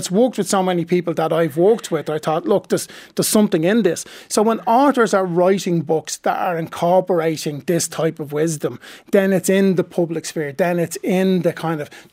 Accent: Ireland

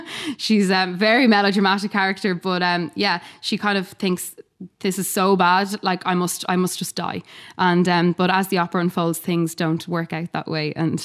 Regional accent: Dublin, Leinster, Ireland; I'm 23 years of age and I'm a mezzo-soprano born and raised in Dublin.

